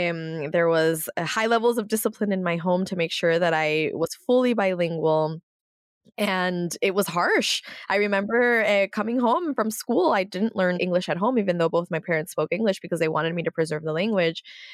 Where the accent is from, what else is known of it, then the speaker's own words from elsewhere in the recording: California, United States; contrasting to the mostly Mexican environment that I was in when I was growing up in California. So you have migration, you have bi-continental upbringing, discipline.